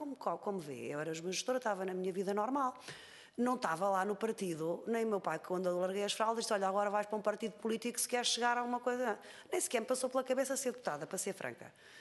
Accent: Águeda, Aveiro, Portugal; Eu sou de Águeda, sou eleita por Aveiro.

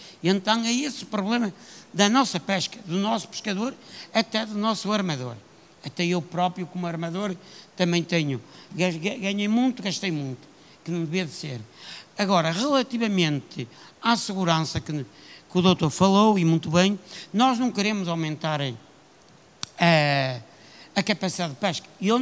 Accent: Vila do Conde, Porto, Portugal; deve de conhecer as Caxinas, que é Vila do Conde, Caxinas Póvoa, somos uma zona ribeirinha.

